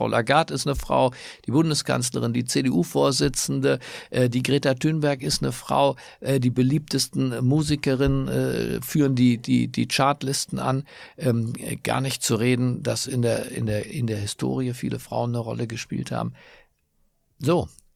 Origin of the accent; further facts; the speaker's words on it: Berlin, Germany; in meiner Heimatstadt Berlin